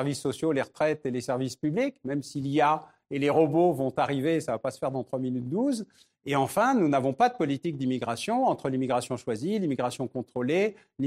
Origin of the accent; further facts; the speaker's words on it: France; Vous êtes français, je suis français